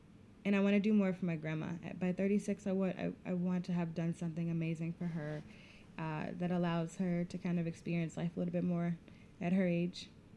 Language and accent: English; Chicago, Illinois, United States; I grew up in Chicago, and the neighborhood we lived in wasn't the best neighborhood.